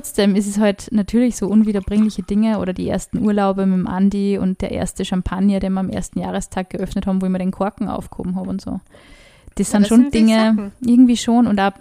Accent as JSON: {"language": "German", "region": "Upper Austria", "country": "Austria", "said": "ich bin aus Oberösterreich"}